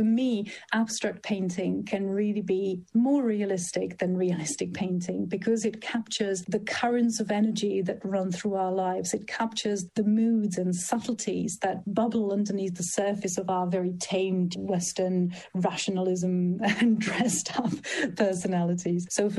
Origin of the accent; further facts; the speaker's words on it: Czechia; now in United Kingdom; I'm from the Czech Republic, but I live in Britain and my family is in Sweden, America and Japan.